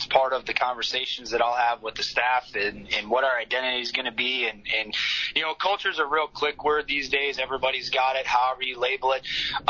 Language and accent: English; Moorhead, Minnesota, United States; I was fortunate as I grew up here in Moorhead